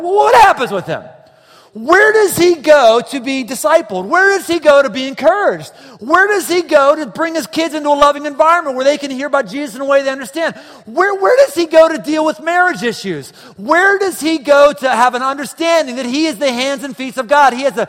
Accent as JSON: {"language": "English", "town": "Pittsburgh", "region": "Pennsylvania", "country": "United States", "tie": "born or raised there", "said": "I had a Pennsylvania driver's license for 30 years. I was born and bred in Pittsburgh, so that's probably, you know, why it is."}